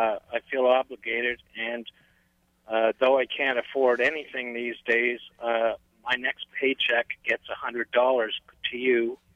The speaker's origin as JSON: {"language": "English", "region": "Ontario", "country": "Canada", "said": "but I'm from Ontario, Canada."}